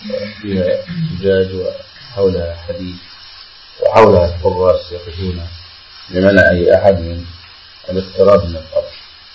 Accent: Egypt; علماء بلدنا مصر

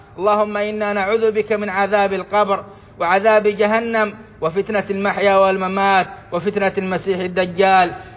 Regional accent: Saudi Arabia; فاللهم أدم على بلادنا السعودية أمنها وإيمانها

